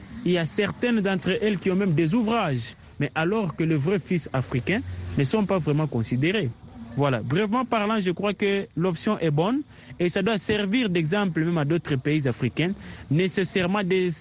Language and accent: French; DR Congo; Et bel et bien ici chez nous en RDC, nous avons certains lieux et qui portent vraiment les anciennes appellations.